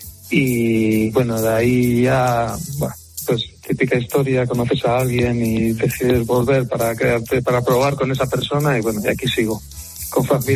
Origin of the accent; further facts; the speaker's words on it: Spain; soy español y no tengo, no me desvinculo de mi origen y de lo que soy, pero es verdad que en España se puede vivir muy bien